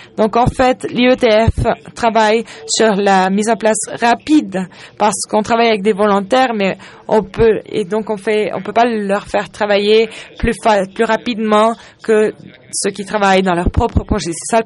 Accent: Colombia; je viens de la Colombie.

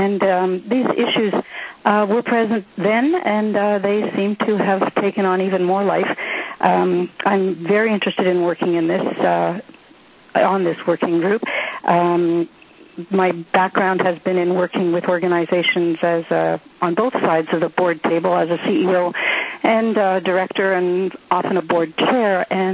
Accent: Canada; I'm a Canadian living in Canada

